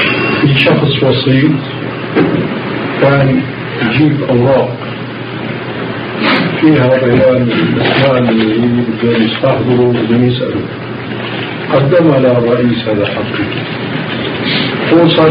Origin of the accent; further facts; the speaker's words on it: Syria; وذكر لي بيته في المزرعة عندنا في الشام